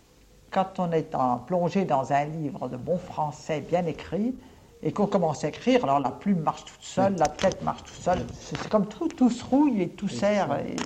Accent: Gien, Centre-Val de Loire, France; puisque je suis originaire de Gien

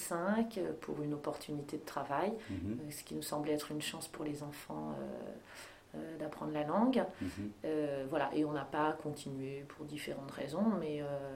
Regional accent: Normandy, France; moved away as an adult; now in Le Mans, France; Moi, je suis née en Normandie, j'ai fait toutes mes études en Normandie.

